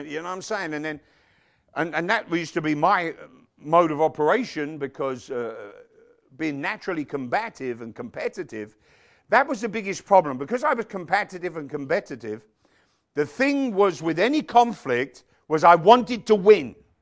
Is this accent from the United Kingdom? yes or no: yes; England, United Kingdom; Of course, I'm an advantage being English. We're born with so many roundabouts around us